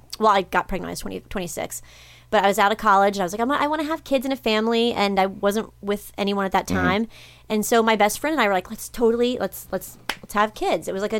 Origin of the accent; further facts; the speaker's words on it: Cincinnati, Ohio, United States; So I'm from Ohio. I'm from Cincinnati. And just a little outside Cincinnati.